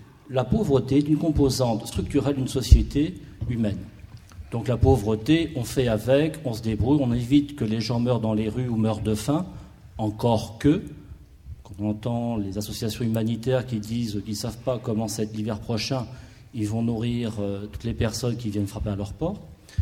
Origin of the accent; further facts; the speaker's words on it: Grenoble, Auvergne-Rhône-Alpes, France; je viens de Grenoble.